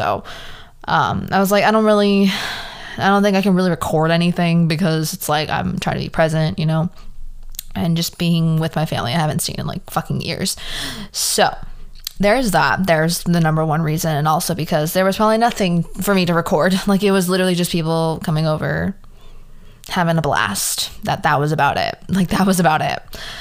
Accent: California, United States; also born or lived in Miami, United States; I was born in California, moved to Miami / Fort Lauderdale area when I was about 7. Then I moved back when I was like 12 or 13.

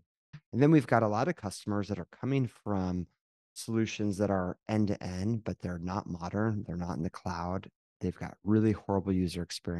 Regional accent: Utah, United States; now in Florida, United States; Well, I came from Utah. It's not too dissimilar.

